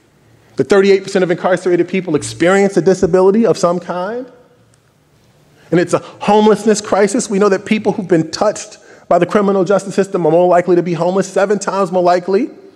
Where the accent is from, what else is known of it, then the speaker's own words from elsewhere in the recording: Illinois, United States; In my home state of Illinois, you couldn't groom a dog until a legislative change happened.